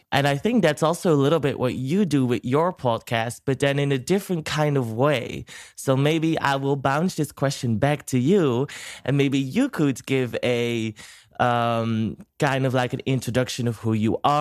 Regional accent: Netherlands; English is a second language; And here in the Netherlands, I'm from the Netherlands. I live in Rotterdam.

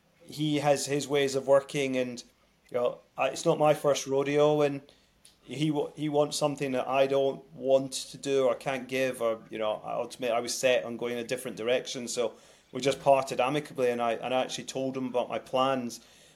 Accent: Glasgow, Scotland, United Kingdom; I grew up in Glasgow when Gary Jacob was relatively successful.

